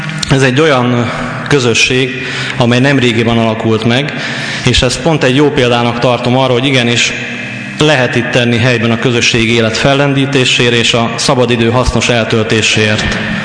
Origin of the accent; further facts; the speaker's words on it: Kardoskút, Békés, Hungary; Ismerek engem, hiszen itt nőttem fel.